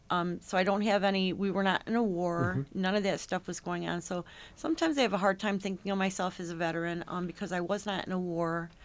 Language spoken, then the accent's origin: English; Rochester, United States; I grew up in Rochester.